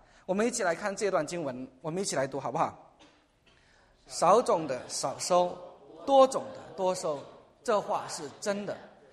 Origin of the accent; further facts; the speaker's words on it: Sichuan, China; 钱钱钱，命相连啊，是我们四川人的一个土话。